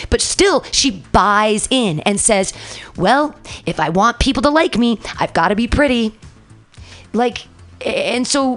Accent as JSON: {"language": "English", "region": "California", "country": "United States", "tie": "born or raised there", "lives_now": "San Francisco, United States", "said": "I love San Francisco, and I grew up in the East Bay, and I've never lived outside California"}